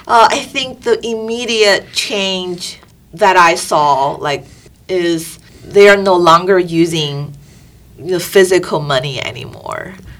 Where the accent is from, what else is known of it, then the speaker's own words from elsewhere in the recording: Nanjing, Jiangsu, China; moved away; some days I spent most of my time with in my hometown to primarily visiting my grandpa